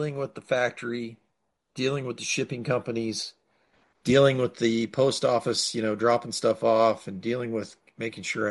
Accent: Marietta, United States; It's Marietta Monster Mash in my hometown.

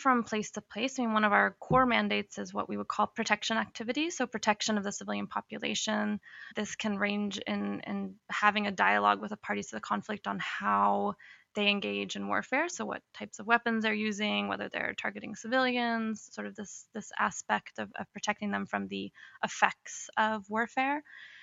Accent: Texas, United States; So the first is usually that I'm from Texas. I don't have an accent, so people are usually a little surprised by that.

